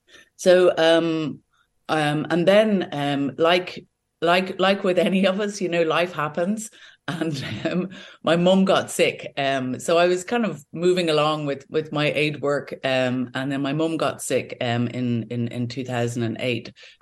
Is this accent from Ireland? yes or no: yes; Dublin, Leinster, Ireland; So in terms of my own backstory, so I'm from Ireland, born in Dublin.